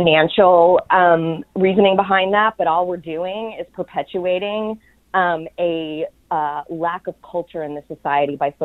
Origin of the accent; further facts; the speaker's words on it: Texas, United States; I grew up in Texas in a town with a big state school.